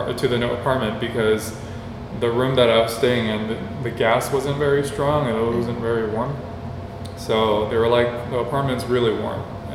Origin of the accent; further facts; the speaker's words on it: China; And I grew up in China, I was born there, and the buildings all look very similar.